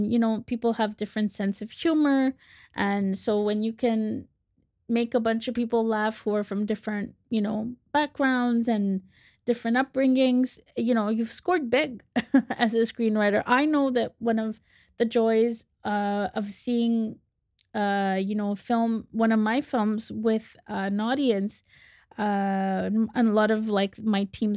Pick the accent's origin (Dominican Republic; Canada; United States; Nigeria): Canada; But what are we doing as a Canadian society here?